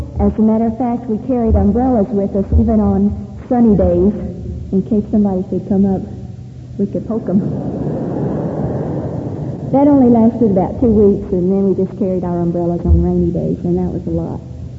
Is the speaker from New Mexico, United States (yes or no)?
yes; New Mexico, United States; I told him I was a missionary from New Mexico.